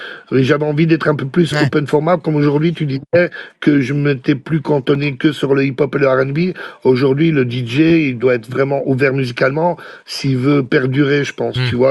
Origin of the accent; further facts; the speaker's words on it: Brussels, Brussels-Capital Region, Belgium; je me considère un peu comme franco-belge, plus que belge même si, voilà, je veux dire, je viens de Belgique, de Bruxelles